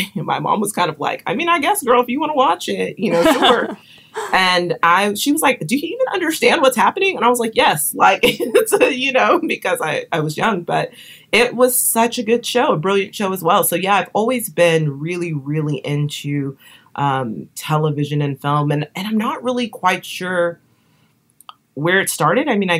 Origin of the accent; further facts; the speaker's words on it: Texas, United States; Cause I'm from Texas and I've always been a huge fan of … Tejano music.